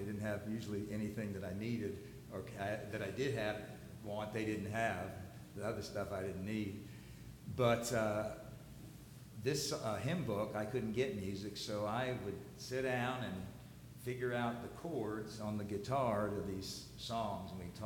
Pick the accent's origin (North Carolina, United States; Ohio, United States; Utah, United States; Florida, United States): Florida, United States; Hollywood; The church I grew up in South Florida, in Hollywood, gave me a couple boxes of the hymn books